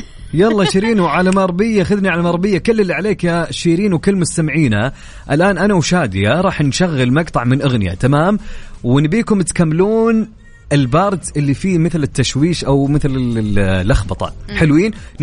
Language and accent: Arabic; Mecca, Makkah Province, Saudi Arabia; لاني من مكة طبيعي اني